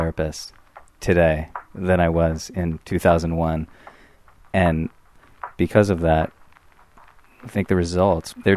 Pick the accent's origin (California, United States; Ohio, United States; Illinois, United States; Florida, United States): California, United States; Los Angeles; I grew up in Los Angeles. I'm Jewish. Those things usually mean you have some or many experiences with therapy.